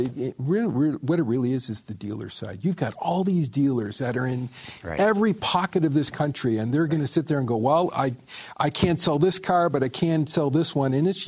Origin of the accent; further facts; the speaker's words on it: Canada; But I remember a day, even though I grew up in Canada, I remember a day where you had California cars and 49 state cars.